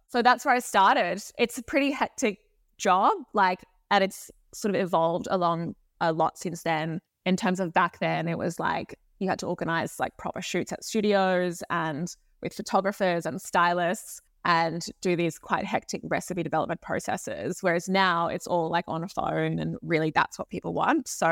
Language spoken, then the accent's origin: English; Sydney, New South Wales, Australia; I grew up in Sydney in Australia, which is why it took us a while to make a time that worked for everyone. It's a very sort of outdoors beach culture here, which I've loved.